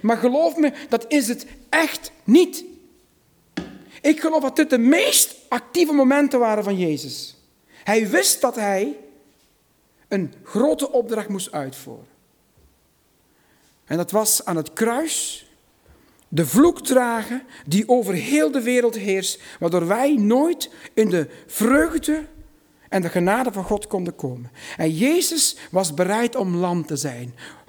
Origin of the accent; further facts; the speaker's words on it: Meulenberg, Limburg, Netherlands; Ik kom uit de Meulenberg. Dat is een heel klein dorpje ergens in Limburg. In die streek bekend als een behoorlijk berucht buurt.